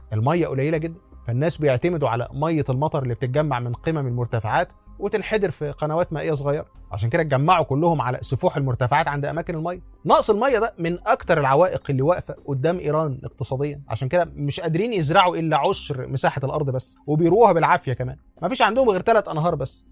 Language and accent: Arabic; Egypt; زي ما عندنا في مصر محدش يعرف